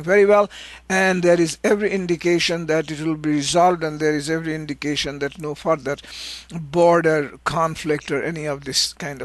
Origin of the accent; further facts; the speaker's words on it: India; the Chinese often say about the Indians, and I'm being an Indian, I heard this